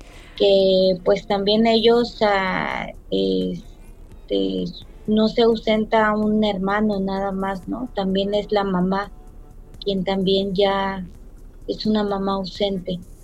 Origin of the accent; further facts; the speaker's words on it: Baja California, Mexico; de Baja California.